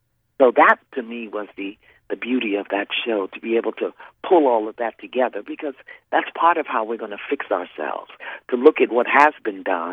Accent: Brooklyn, New York, United States; I'm from Brooklyn.

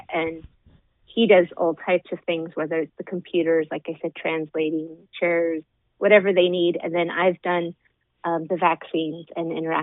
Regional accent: Ukiah, California, United States; I grew up in Ukiah. I grew up in this county.

